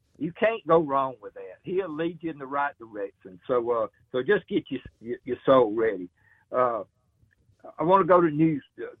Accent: Alabama, United States; I'm from Central Alabama.

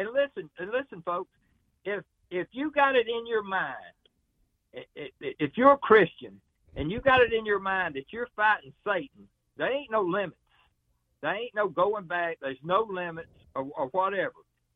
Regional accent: Alabama, United States; I'm from Central Alabama.

